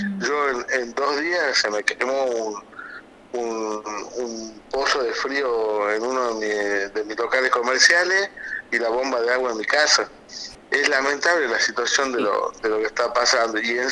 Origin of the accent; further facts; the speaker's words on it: Argentina; Soy argentino y sobre todo defiendo a los comerciantes.